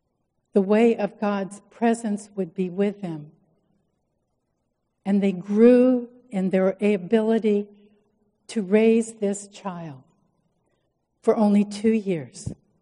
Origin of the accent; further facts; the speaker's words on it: Manhattan Beach, California, United States; I grew up in Manhattan Beach, and my relatives would come. We would go down to the beach.